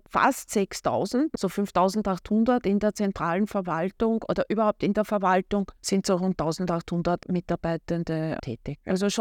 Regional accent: Burgenland, Austria; moved away as an adult; now in Vienna, Austria; Man erkennt uns als Wienerin. Also ich bin eigentlich nicht in Wien geboren. Also ich bin Burgenländerin, bin in Burgenland aufgewachsen und dann klassisch mit 18 nach Wien gegangen. Jetzt mittlerweile wirklich eine überzeugte Wienerin.

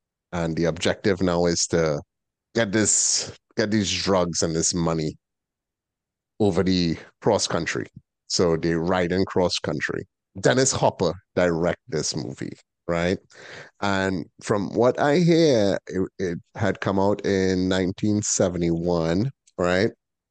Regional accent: Trinidad & Tobago; now in United States; I given this perspective from a dude who born and raised in Trinidad, right? Who observe American culture from a third world country, right?

